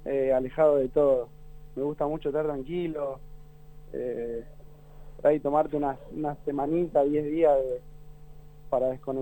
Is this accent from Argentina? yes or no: yes; Argentina; como todo argentino, jugué un montón al fútbol.